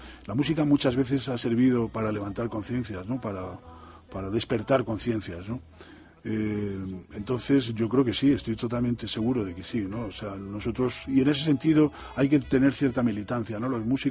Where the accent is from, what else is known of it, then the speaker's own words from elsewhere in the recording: Madrid, Community of Madrid, Spain; Yo nací en Madrid, nací en el centro de Madrid y he sido un urbanita hasta los 30 años, pero soy un gran amante de la naturaleza. Entonces vivo en un pueblo cerca de Madrid